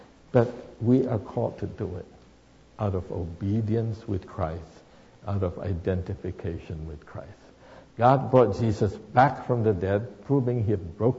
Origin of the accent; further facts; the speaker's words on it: Philippines; my parents, I grew up in the Philippines, took me to a Catholic church, so I was baptized in the Catholic church.